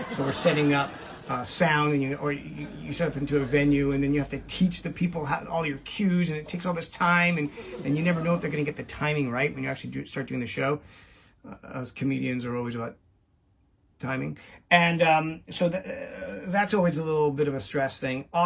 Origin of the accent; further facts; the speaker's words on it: New York, United States; I'm a clown from New York